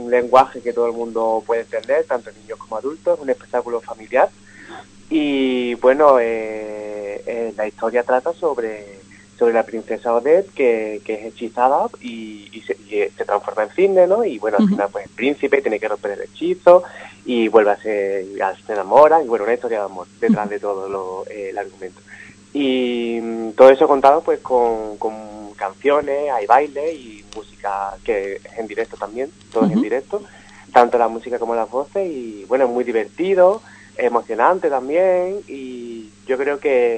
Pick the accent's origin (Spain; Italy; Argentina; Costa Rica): Spain; Málaga, Andalusia; Nosotros somos de Málaga